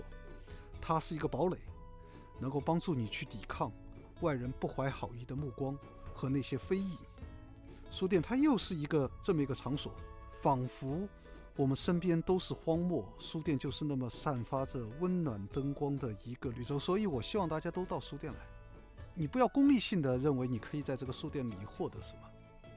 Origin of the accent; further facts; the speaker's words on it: Shanghai, China; 作为一个上海人和一个上海的建筑师